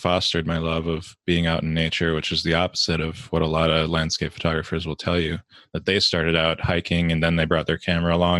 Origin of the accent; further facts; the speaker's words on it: Midwest, United States; because I grew up in the Midwest and I didn't really see much other than cornfields.